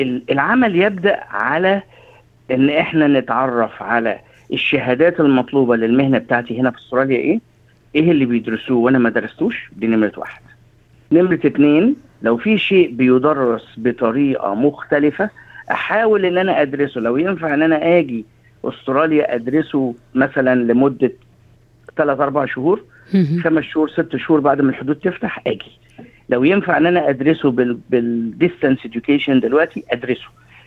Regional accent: Egypt; now in Australia; عندنا في مصر

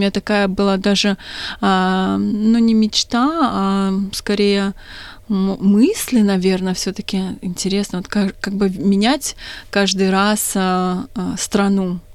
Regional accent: Uzbekistan; moved away as an adult; also born or lived in Kazakhstan / Abu Dhabi; Родилась я в Узбекистане, а потом жила в Казахстане 10 лет. То есть я такая лягушка-путешественница. До 22 я никуда не уезжала с Узбекистана

